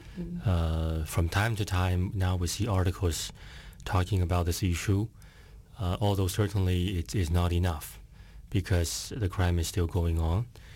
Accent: China; That hospital happened to be in the same province of my hometown.

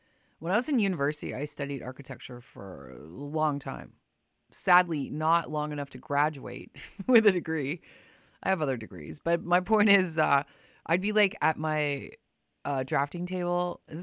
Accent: Windsor, Ontario, Canada; I'm from Ontario, but I'm from Windsor.

